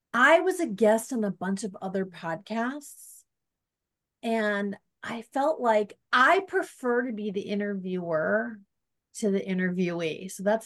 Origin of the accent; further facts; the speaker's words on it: Milwaukee, Wisconsin, United States; Are you sitting down? Milwaukee, Wisconsin.